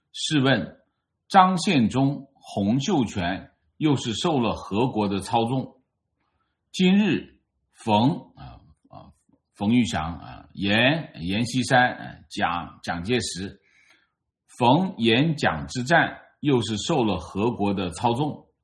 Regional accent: China; 所以我们中国人要知道这一点，要自觉自悟啊。

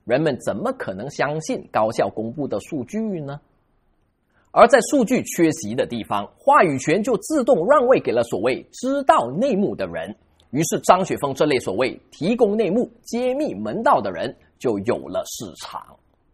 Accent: Malaysia; 我自己也是来自马来西亚的一个小镇，我父母亲也都没上过大学

